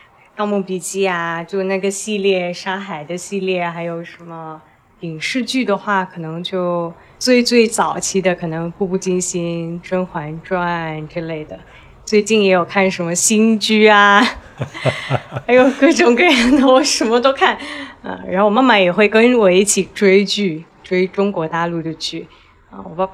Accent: Malaysia; 但我们这些华裔土生土长在这儿的，回去中国的机会比较少一些。

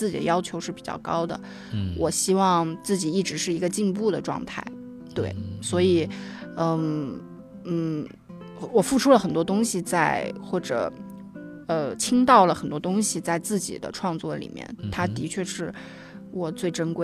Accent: Nanjing, Jiangsu, China; now in Beijing, China; 直到我后来出国了读书或者是来北京工作了，我才意识到原来南京是这么好的一个城市

